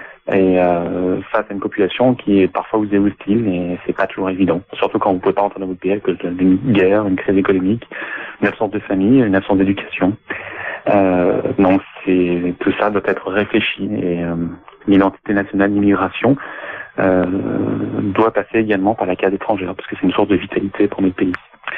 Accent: France; now in Switzerland; moi-même, je suis français mais en qualité d'immigré dans un pays étranger, à savoir la Suisse

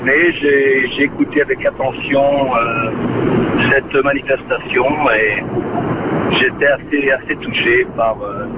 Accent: Brittany, France; je suis de la Bretagne, j'ai une petite entreprise de 20 personnes.

